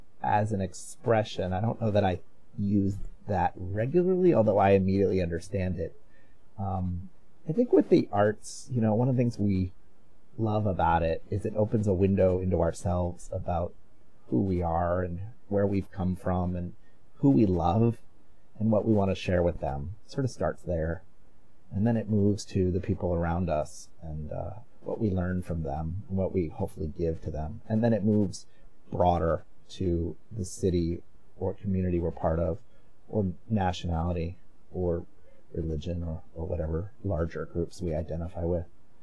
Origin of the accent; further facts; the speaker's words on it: United States; So I am an American. I am queer. I am Jewish.